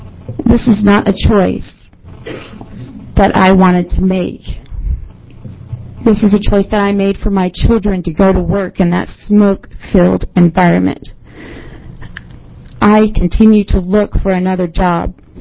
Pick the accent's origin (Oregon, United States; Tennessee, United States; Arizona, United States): Oregon, United States; Dexter; I am from Dexter, Oregon.